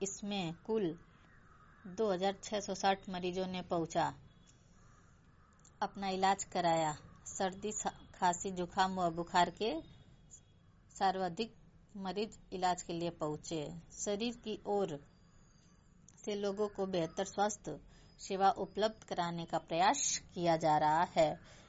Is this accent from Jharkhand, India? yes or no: no; Marda, Uttar Pradesh, India; ग्राम post मर्दा जिला गाजीपुर की रहने वाली हूँ।